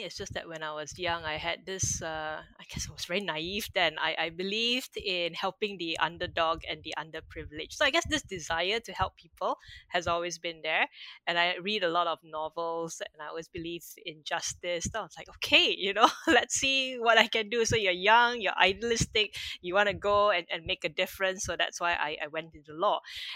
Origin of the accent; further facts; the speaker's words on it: Malaysia; moved away as an adult; also born or lived in Kuala Lumpur, Malaysia / United Kingdom; now in Singapore; My parents are in Malaysia, so I'm now a Singaporean. So then I moved out from my hometown, moved to KL to study on my own at the age of 17. Then after that, I moved to the UK to do my law degree.